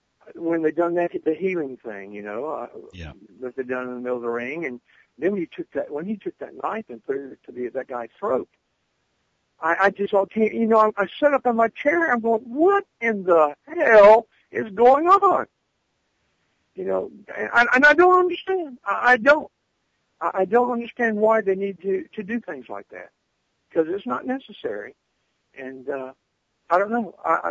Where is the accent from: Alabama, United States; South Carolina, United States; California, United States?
Alabama, United States; Mobile; He's from down here in the South, right? I'm from Mobile, Alabama.